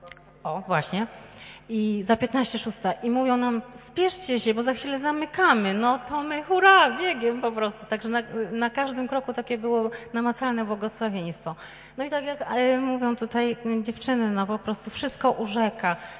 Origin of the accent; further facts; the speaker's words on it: Wroclaw, Lower Silesian Voivodeship, Poland; A ona mówi tak, a skąd jesteście? A my mówimy, z Wrocławia.